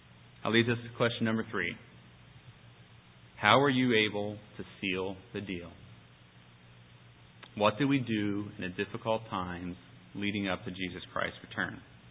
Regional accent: Cincinnati, Ohio, United States; I grew up in Cincinnati, where I still live today.

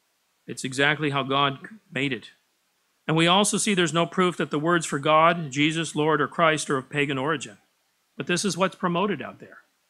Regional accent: England, United Kingdom; So I'm English.

